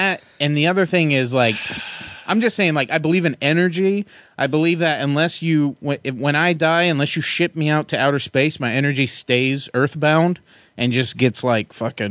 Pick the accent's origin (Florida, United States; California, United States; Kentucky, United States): California, United States; Santa Maria; I'm from Santa Maria, California.